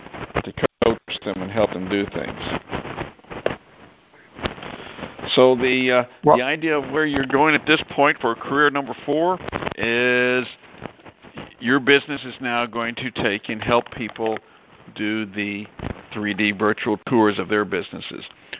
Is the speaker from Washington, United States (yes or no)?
no; Arkansas, United States; also born or lived in Florida; left the state of Florida, and moved to my home state of Arkansas. I live on a mountain that overlooks the town that I grew up in.